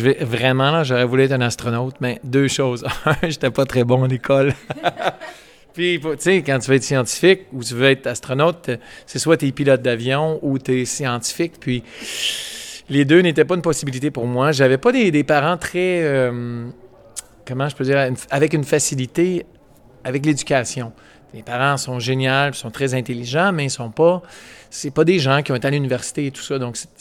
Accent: Ontario, Canada; Moi, j'habite à Ottawa. Donc, moi, je suis franco-ontarien de la région de la capitale nationale du Canada.

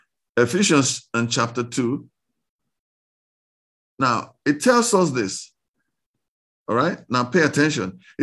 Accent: East, Nigeria; So because of that, I grew up understanding Yoruba language, but I'm actually not from Yoruba land. I'm from the East.

